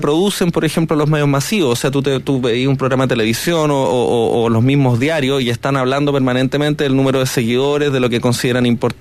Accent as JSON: {"language": "Spanish", "country": "Chile", "said": "lo que somos también como chilenos"}